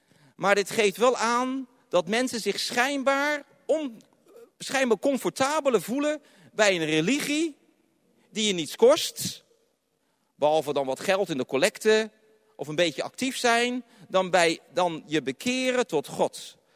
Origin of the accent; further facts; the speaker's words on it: Netherlands; Dan kan ik zeggen, hoor eens, ik ben een Hollander. En bij ons rijden ze rechts.